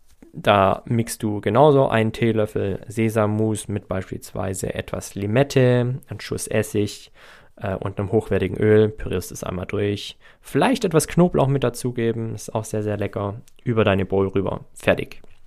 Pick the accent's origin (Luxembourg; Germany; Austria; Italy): Germany; Baden-Württemberg; Also, ich bin ja Schwabe.